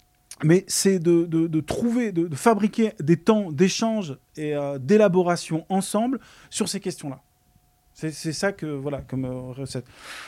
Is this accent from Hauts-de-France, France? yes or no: no; Toulouse, Occitanie, France; ici à Toulouse, je prends un exemple toulousain parce que moi je suis de Toulouse